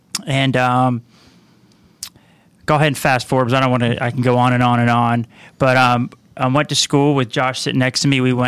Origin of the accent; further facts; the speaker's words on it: Georgia, United States; also born or lived in Philadelphia; I can think of myself as a Georgia boy. I've been here almost my entire life. I was born up north in Philadelphia. But we moved down when I was one